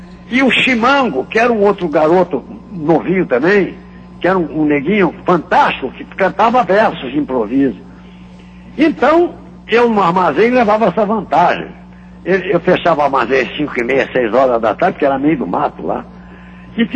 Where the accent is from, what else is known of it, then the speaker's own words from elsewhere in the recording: Rio de Janeiro, Brazil; Aleixo era aqui na Baixada Fluminense, onde eu me criei uma grande parte, passei de mocinho com meu avô, tocando gado, dirigindo caminhão.